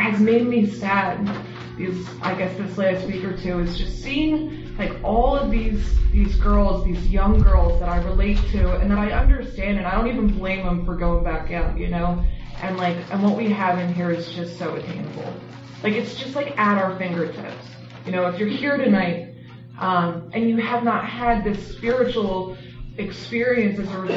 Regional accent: Philadelphia, Pennsylvania, United States; So I grew up in Philly. I had 3 siblings, and I have 2 parents

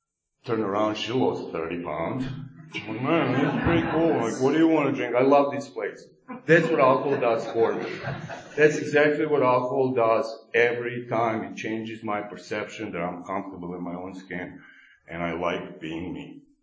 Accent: Croatia; But I'm from Croatia. You know, I give myself opportunity to give a history lesson every time I speak. But Croatia is far away from Ru

